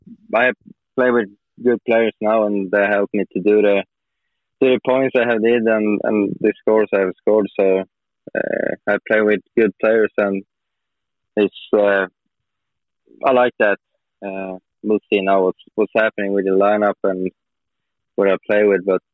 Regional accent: Sweden; English is a second language; I'm up north from Sweden.

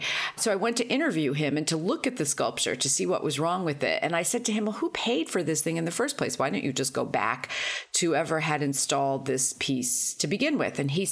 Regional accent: New York, United States; although I grew up in New York in the 70s, where fast food joints weren't as plentiful as they are today

